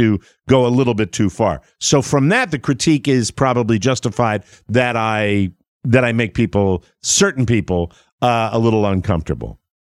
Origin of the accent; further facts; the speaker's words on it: Ireland; And I've been drinking, and I'm Irish, and I get angry at that.